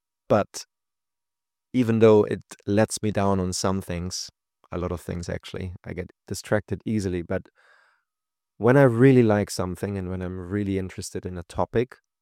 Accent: Germany; now in Dubai, United Arab Emirates; I've lived in over 7 countries now, soon to be another one added to the list, partly. And I think Germany was a wonderful place to grow up

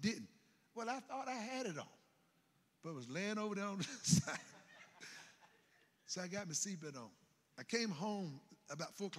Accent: Greensboro, North Carolina, United States; I came from Southside Greensboro. I'm child number 8 in my mother's family.

